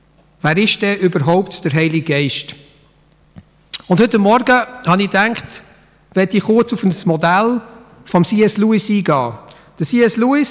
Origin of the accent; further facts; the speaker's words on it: Switzerland; Und wir als Schweizer, wir wollen ja immer aktiv sein